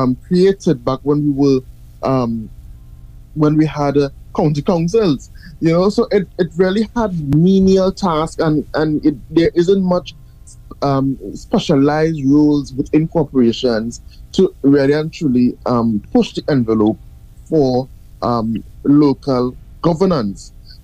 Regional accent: Point Fortin, Trinidad & Tobago; I am from Point Fortin, the Point Fortin Borough Corporation

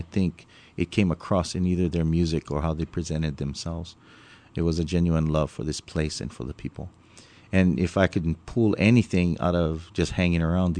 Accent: Kapahulu, Hawaii, United States; Was born and raised Kapahulu, walking distance to Waikiki. Mm-hmm. But many generations of my family brought up in the same area. My mom's side, Waikiki, dad, Kapahulu. So it's home to me, and I'm back there now, in fact, living in Kapahulu.

